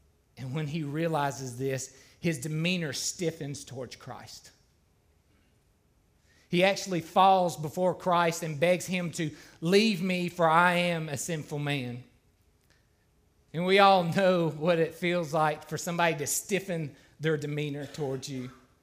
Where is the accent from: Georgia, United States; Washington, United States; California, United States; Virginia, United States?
Virginia, United States; I grew up in South Central Virginia around Smith Mountain Lake.